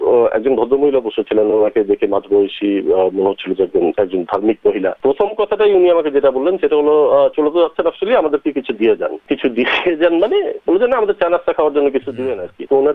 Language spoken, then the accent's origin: Bangla; Chittagong, Chittagong Division, Bangladesh; আমি চট্টগ্রামের মানুষ, আমি গতবারও এসেছি যখন